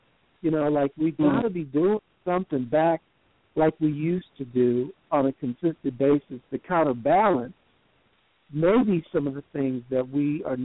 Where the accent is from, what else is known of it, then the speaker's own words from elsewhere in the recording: Los Angeles, California, United States; also born or lived in Birmingham; I'm from California, and Sandy and I are from the same hometown, Compton, California. I was born in Birmingham, but I was raised in Los Angeles.